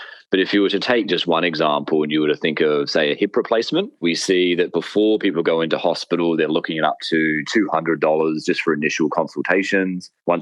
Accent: Canberra, Australian Capital Territory, Australia; like my hometown of Canberra, compared to others like Adelaide.

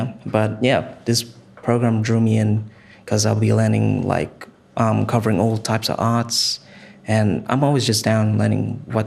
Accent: Cairns, Queensland, Australia; also born or lived in Yarrabah, Australia; I'm a Yidinji Kukiyalinji man, and I'm also a South Sea Islander. I grew up in Cairns, but originally grew up in Yarrabah as well.

